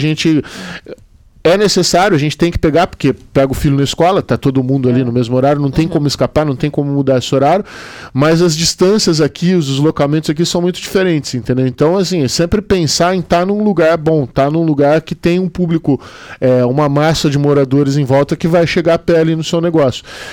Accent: Campinas, São Paulo, Brazil; eu sou de Campinas, eu fazia toda a região do interior de Campinas.

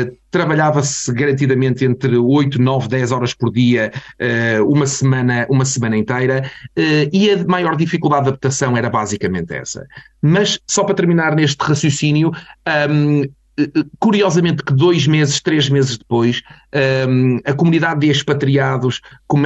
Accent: Portugal; now in England; nós como portugueses, como latinos, juntamente com os espanhóis

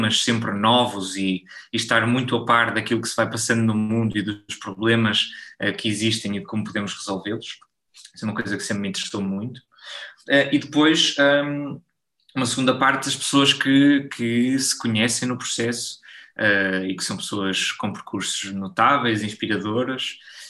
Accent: Portugal; now in Brussels, Belgium; É a minha primeira experiência fora de Portugal e até fora da cidade onde nasci e cresci.

